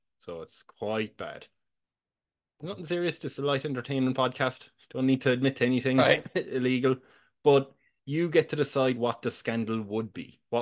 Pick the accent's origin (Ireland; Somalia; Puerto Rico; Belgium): Ireland; accent: Irish; my Irish accent removes all the H's.